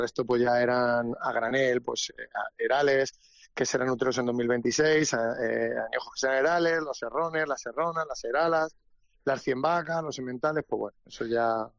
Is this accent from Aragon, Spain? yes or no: no; Daganzo, Community of Madrid, Spain